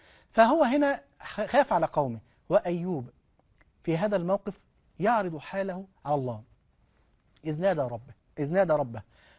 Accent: Egypt; انت عارف عندنا في مصر مثلا جبل المقطم ولا في جبل احد في السعودية ولا غيره

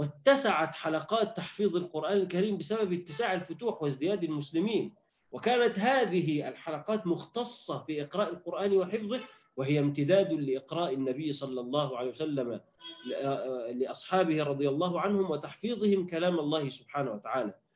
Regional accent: Egypt; عندنا في مصر

